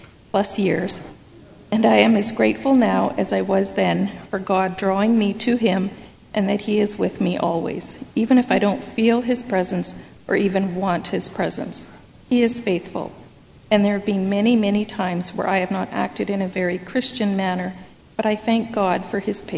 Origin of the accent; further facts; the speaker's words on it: Dauphin, Manitoba, Canada; As a child growing up in Dauphin in the 70s, late 70s, we were allowed to go pretty much anywhere we wanted and would go as far as our bikes would take us.